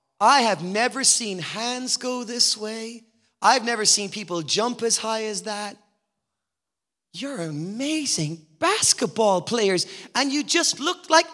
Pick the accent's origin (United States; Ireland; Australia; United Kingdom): Ireland; I'm a white guy. I don't know if you can notice I'm white, but I'm very white. I'm from Ireland. I'm an Irish white guy.